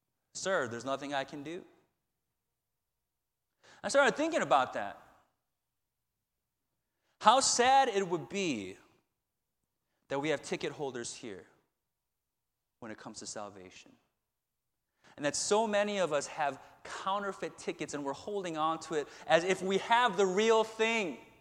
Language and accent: English; Chicago, Illinois, United States; I'm a Cubs guy because I'm from Chicago.